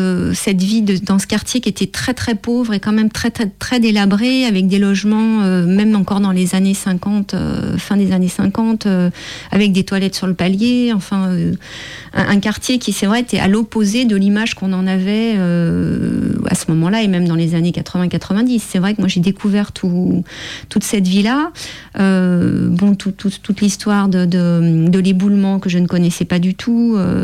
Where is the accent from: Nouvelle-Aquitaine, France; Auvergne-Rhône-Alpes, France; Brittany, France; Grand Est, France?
Auvergne-Rhône-Alpes, France; Lyon; born there; moi je suis née à Lyon, que je connaissais globalement l'histoire de ma ville